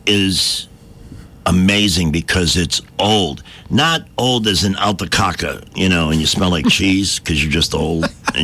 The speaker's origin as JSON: {"language": "English", "town": "Montgomery", "region": "Alabama", "country": "United States", "said": "I'm from Montgomery and I'm a talk show host there."}